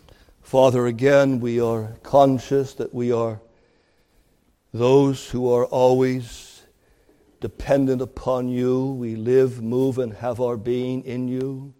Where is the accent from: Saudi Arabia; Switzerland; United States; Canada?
Canada; Growing up in Canada